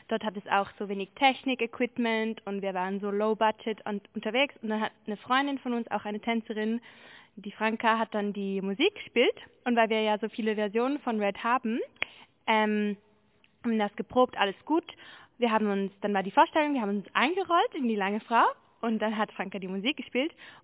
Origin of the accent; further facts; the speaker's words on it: Lake Constance area, Switzerland; ich komme aus der Schweiz, vom Bodensee ursprünglich